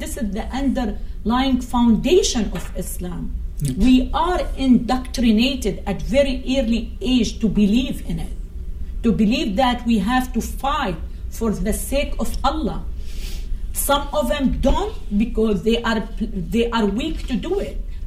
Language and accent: English; Syria; Growing up in Syria, I had never heard of radical Islam, Wahhabi Islam, militant Islam, political Islam. I heard only of one Islam, the normal Islam.